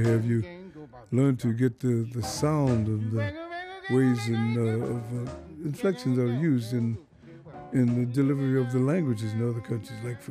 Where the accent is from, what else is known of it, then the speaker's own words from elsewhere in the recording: St. Louis, Missouri, United States; In my hometown, St. Louis, there were lots of bars and dens of iniquity, whatever you want to call it, where they had a piano.